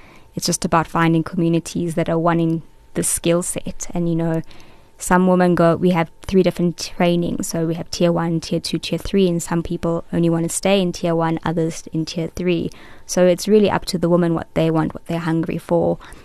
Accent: Kenya; born there; So I was born in Kenya

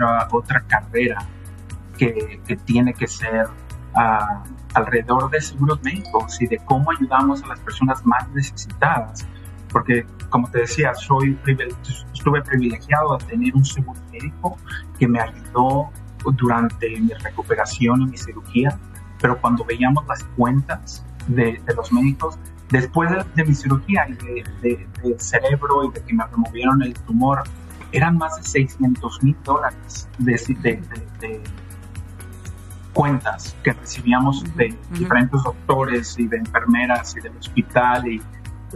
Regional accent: Guadalajara, Jalisco, Mexico; born there; moved away as an adult; Yo llego a este país, soy nacido en Guadalajara, México. Llego a este país a los 18 años para ir a la universidad.

